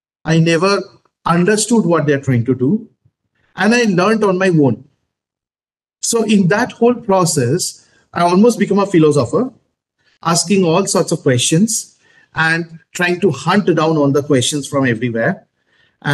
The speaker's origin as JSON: {"language": "English", "town": "Kolkata", "region": "West Bengal", "country": "India", "second_language": "English", "said": "I'm from Kolkata"}